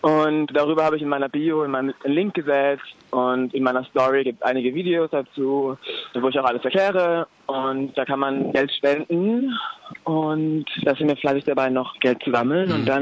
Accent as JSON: {"language": "German", "region": "Baden-Württemberg", "country": "Germany", "said": "ja, also ich komme ursprünglich aus Baden-Württemberg. Also ich komme aus einem kleinen Dorf in der Nähe von Heidelberg."}